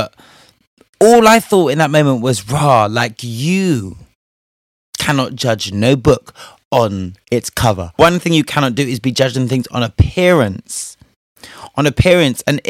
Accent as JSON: {"language": "English", "country": "Spain", "tie": "born or raised there", "said": "You know me and my grammar, honey. I was raised in Spain."}